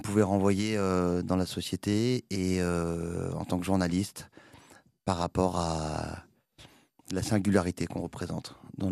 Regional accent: Louveciennes, Île-de-France, France; J'ai grandi à Louveciennes, en banlieue parisienne, à l'ouest de Paris, entre Versailles et Saint-Germain-en-Laye, dans une famille de 6 enfants, où nous allions à la messe en latin le dimanche

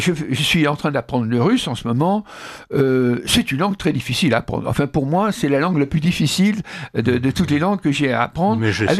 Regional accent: France; En tant que Français, ça me navre

